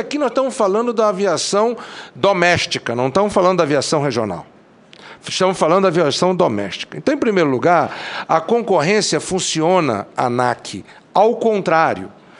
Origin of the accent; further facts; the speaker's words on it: Amazonas, Brazil; eu que venho do Amazonas